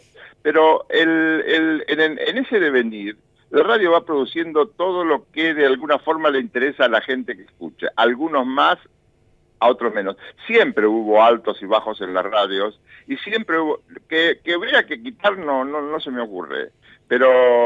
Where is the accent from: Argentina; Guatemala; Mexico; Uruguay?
Argentina; Bragado, Buenos Aires Province; now in Buenos Aires, Argentina; cuando yo vine de Bragado, sí, para hacer el ISER, era la única motivación por la cual yo me radicaba acá.